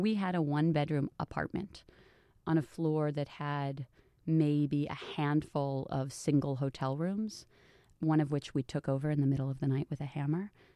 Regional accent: New York City, New York, United States; So, you know, growing up in the Chelsea was, it's funny because, you know, everybody thinks of it as this wild and probably inappropriate place to raise a child

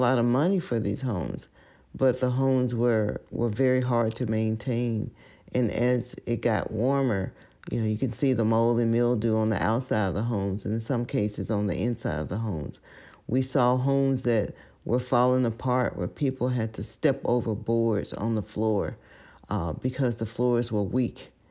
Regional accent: United States; I grew up in Lowndes County before we had telephones or before we had a lot of the services that people take for granted today.

